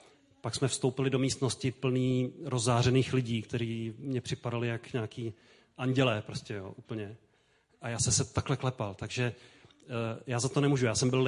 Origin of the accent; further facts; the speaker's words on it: Lovosice, Ústí nad Labem Region, Czechia; born there; A já jsem se narodil právě v těch Lovosicích v ateistické rodině, komunistické rodině dokonce.